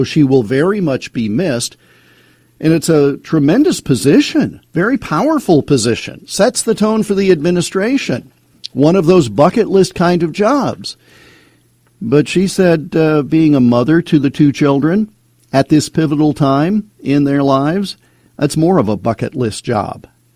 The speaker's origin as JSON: {"language": "English", "region": "Iowa", "country": "United States", "tie": "born or raised there", "said": "Yes, it is in my home state of Iowa, but it's an open seat."}